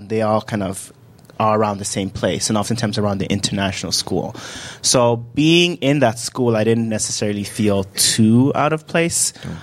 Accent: Accra, Greater Accra, Ghana; born there; So I was born in Ghana. I was born in Accra. My parents came from different cities, Shia and Takrade, and they met in the capital city in Ghana, Accra. So that's where I was born

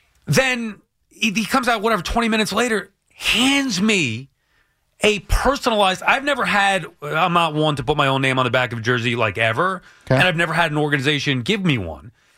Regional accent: New York, United States; The other thing is I'm from Long Island. So there is a connection there that it just will never go away.

